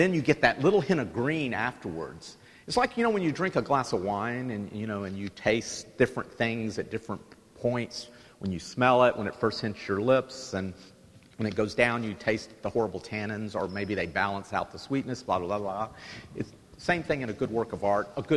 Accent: Dallas, Texas, United States; This particular painting I have to talk about because I'm from Dallas. There's no such thing. I mean, Dallas-Fort Worth is all one big community to me at this point.

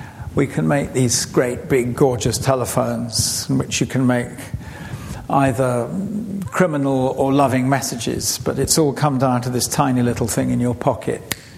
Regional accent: England, United Kingdom; So I think you already realise that I am quite troubled with being English, but there's nothing going to... I can't do anything about it.

